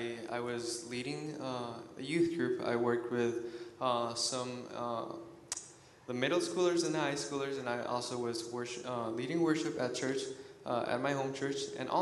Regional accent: Lima, Peru; I'm from Lima, Peru. I grew up, I was born and raised in Lima, Peru. Went to a Christian church, Christian home

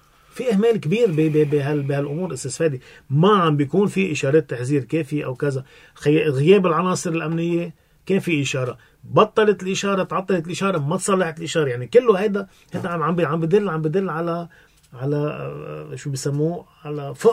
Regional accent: Syria; هون أنا سوري

